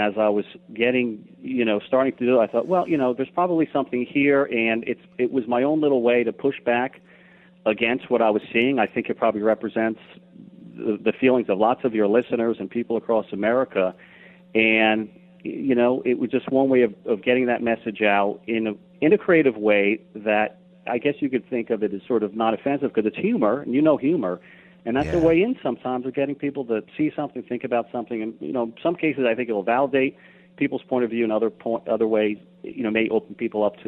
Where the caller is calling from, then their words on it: Jackson, New Jersey, United States; I am calling from Jackson, New Jersey.